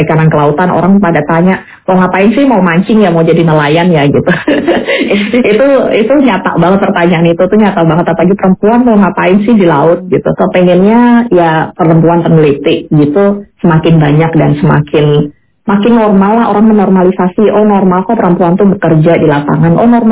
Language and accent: Indonesian; Semarang, Central Java, Indonesia; harus melanjutkan studi di universitas di kota saya besar, yaitu di Semarang